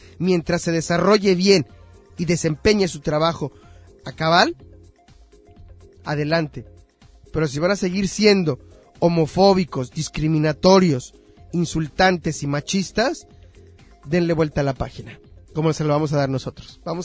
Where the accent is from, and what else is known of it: Mexico